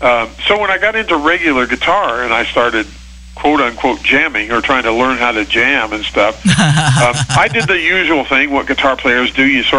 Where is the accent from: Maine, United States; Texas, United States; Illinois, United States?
Illinois, United States; Decatur; I had a great teacher back in my hometown of Decatur, Illinois.